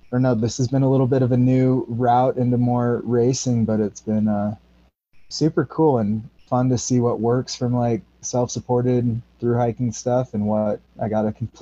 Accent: Vancouver, Washington, United States; I grew up in Vancouver, Washington, and then have done a number of adventures over the years.

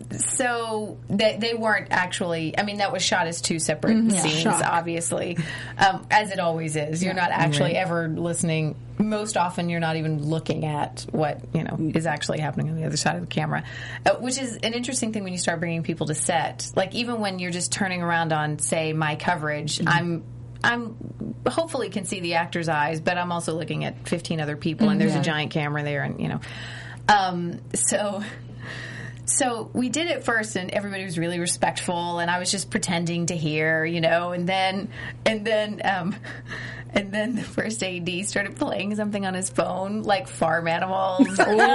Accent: Tennessee, United States; Well, I'm from Tennessee, so.

